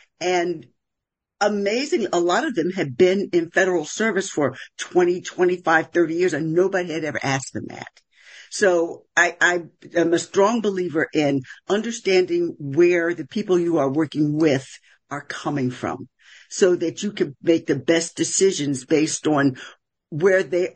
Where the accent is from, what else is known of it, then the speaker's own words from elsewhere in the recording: Philadelphia, Pennsylvania, United States; And needless to say, I knew nothing about agriculture. I'm from West Philadelphia.